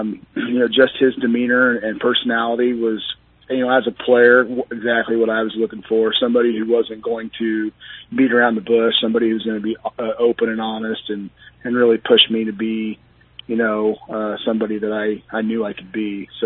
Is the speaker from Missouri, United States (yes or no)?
yes; Lawson, Missouri, United States; So, I mean, I'm a Northwest Missouri kid. But, no, I moved up here right after college, but I grew up in Lawson.